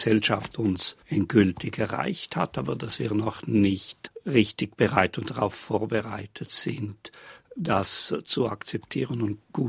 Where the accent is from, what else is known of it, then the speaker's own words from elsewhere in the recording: Graubünden, Switzerland; als Bündner lebte ich und lebe ich mit dieser direkten Demokratie.